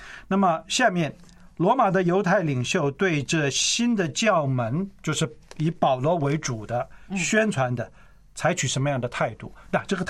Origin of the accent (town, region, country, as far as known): China